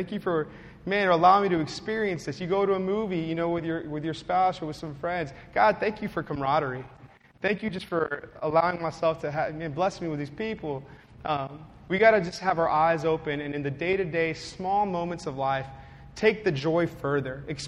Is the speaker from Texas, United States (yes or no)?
yes; Texas, United States; I'm from the Rio Grande Valley, so it just hits home.